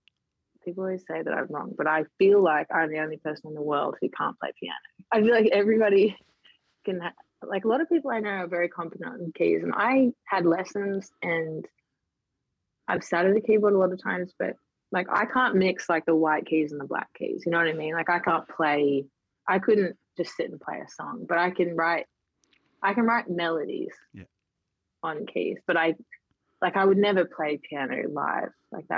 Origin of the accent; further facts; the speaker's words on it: Sydney, New South Wales, Australia; especially growing up in Sydney